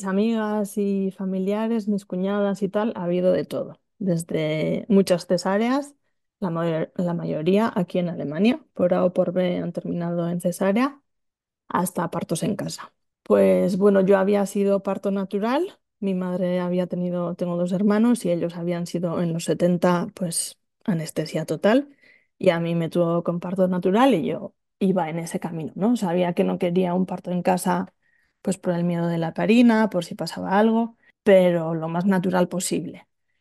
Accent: Orio, Basque Country, Spain; moved away as an adult; also born or lived in Ireland / Madrid; now in Germany; Soy de Orio, de un pueblo del País Vasco. Estudié en Irlanda, luego volví a España, empecé en Madrid a hacer la tesis doctoral y volví al País Vasco. Y hace 12 años que vivo en Alemania.

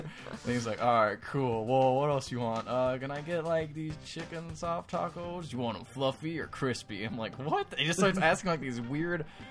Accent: United States; I'm American. I use forks.

